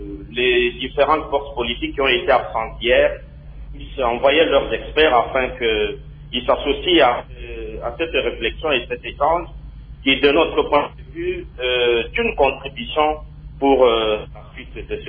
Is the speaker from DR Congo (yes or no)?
yes; DR Congo; j'ai étudié à l'Université de Liège, j'enseigne ici à l'Université Pédagogique Nationale, je suis un Congolais